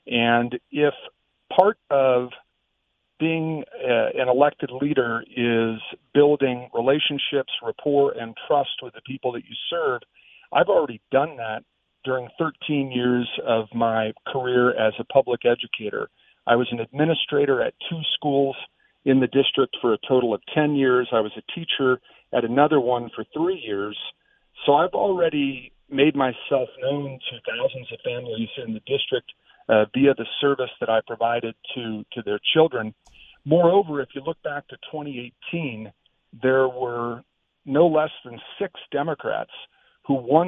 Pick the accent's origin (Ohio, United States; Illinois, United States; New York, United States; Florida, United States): Ohio, United States; now in Pima County, United States; both here in Pima County and in my home state of Ohio.